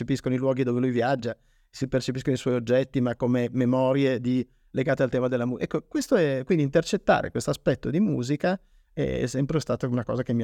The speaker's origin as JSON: {"language": "Italian", "town": "Turin", "region": "Piedmont", "country": "Italy", "tie": "born there", "lives_now": "Milan, Italy", "said": "Noi siamo nati a Torino, quindi siamo emigrati da Torino a Milano molto volentieri"}